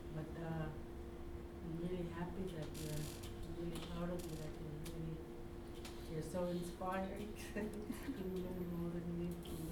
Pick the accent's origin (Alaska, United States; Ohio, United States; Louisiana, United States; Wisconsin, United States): Alaska, United States; because I'm from Alaska too, in my culture